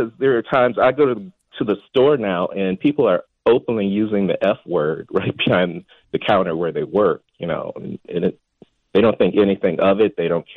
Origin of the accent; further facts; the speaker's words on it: Milwaukee, Wisconsin, United States; I'm from Milwaukee, Wisconsin.